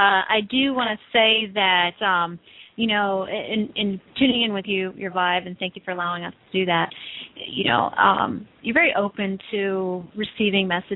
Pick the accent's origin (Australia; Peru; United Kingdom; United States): Peru; Well, we're from Peru.